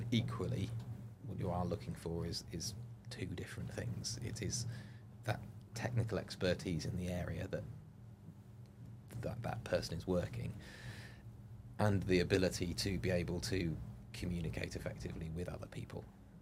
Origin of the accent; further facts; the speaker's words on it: United Kingdom; And we're British, that's our natural tendency, I think.